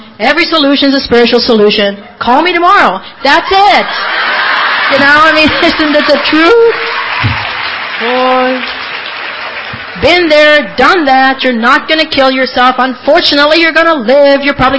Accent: Ireland; Now, I'm Irish. I embellish.

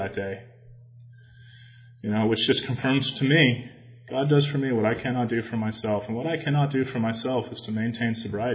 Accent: San Diego, California, United States; born there; I was born in San Diego, but you know, I hadn't been to San Diego in 15 years or something like

